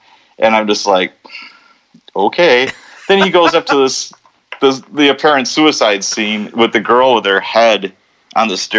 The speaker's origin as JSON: {"language": "English", "town": "Chicago", "region": "Illinois", "country": "United States", "tie": "born or raised there", "said": "But I grew up in Chicago as a kid, and our neighbors, the cops were doing a search warrant"}